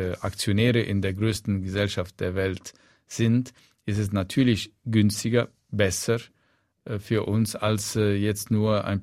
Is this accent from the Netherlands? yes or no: no; Egypt; Und trotzdem fühle ich mich immer noch nicht nur als Ägypter, sondern am wohlsten in Ägypten.